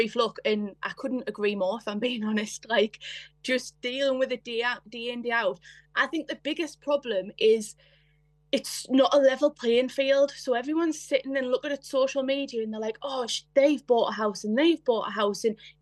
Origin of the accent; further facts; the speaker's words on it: North East England, United Kingdom; I'm from the Northeast. I was not very young, but I was quite young when I bought my first home. And that was just pure luck because I lived in the Northeast.